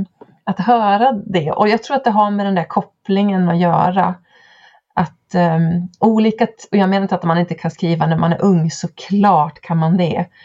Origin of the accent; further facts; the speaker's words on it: Kalix, Norrbotten County, Sweden; Jag var hemma i Kalix i somras.